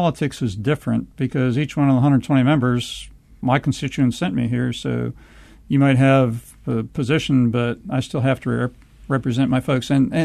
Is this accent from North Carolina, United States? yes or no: yes; Fayetteville, North Carolina, United States; I say I'm from Fayetteville, they think I'm from the city of Fayetteville, and I have a few neighborhoods, but mainly it's rural and semi-rural, small-town America.